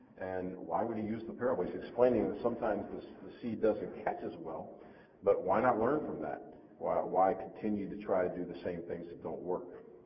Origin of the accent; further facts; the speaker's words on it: Maryland, United States; also born or lived in Frederick County, Maryland; where I grew up in Baltimore County, Maryland, there were a lot of sinkholes.